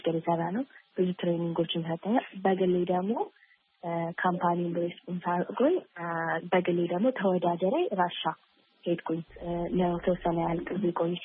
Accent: Addis Ababa, Ethiopia; እኔ አዲስ አበባ ነው ተወልጄ ያደኩት።

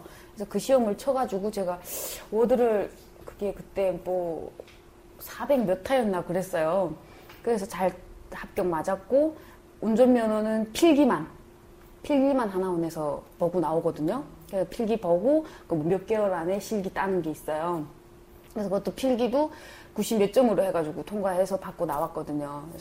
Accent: North Korea; 저희는 북한 사람이라고 이제 온 지 얼마 안 되는 진짜 얼마 안 됐어요.

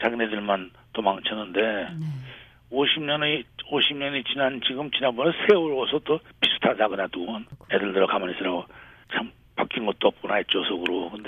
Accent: Seoul, South Korea; born there; 낳기는 서울에서 났지만은

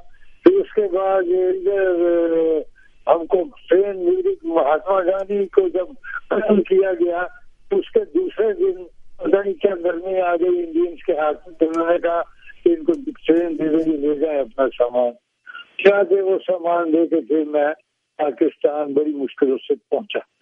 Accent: Amritsar, Punjab, India; born there; میں 1926 میں امرتسر میں پیدا ہوا. امرتسر جو اب مشرقی پنجاب, جو انڈیا کا پنجاب ہے, تو وہاں پیدا ہوا 1926 میں.

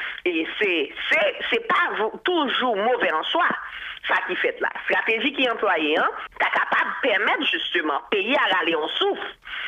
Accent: Haiti; je dis en tant que haïtien

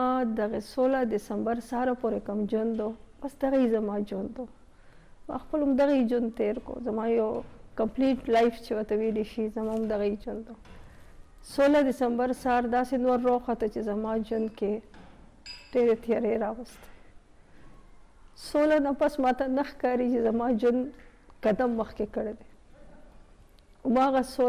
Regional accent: Pakistan; زه مسلمان یم زما صرف دا قصور دی چې زه پاکستانی زما صرف دا قصور دی چې زه پښتون یم

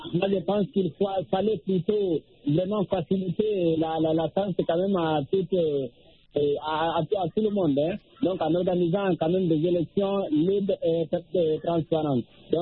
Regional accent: Guinea; de la Guinée-Conakry, mon pays d'origine

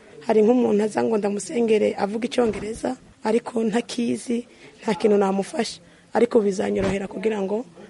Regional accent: Nyamirambo, Kigali, Rwanda; English is a second language; I come from Nyamirambo.

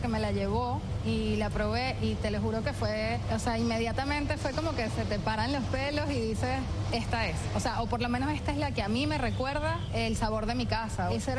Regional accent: Venezuela; moved away; no se nos olvide que somos venezolanos y que por más que estemos afuera, todos trabajamos por, de alguna forma, darle un aplauso al país que nos vio crecer

